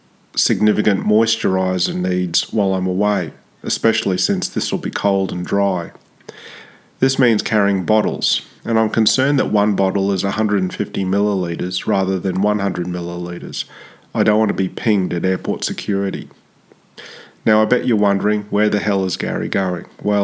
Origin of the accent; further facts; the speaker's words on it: Brisbane, Queensland, Australia; also born or lived in Darwin; It's funny, Brisbane is my hometown, but when I think of home, I still think of Darwin.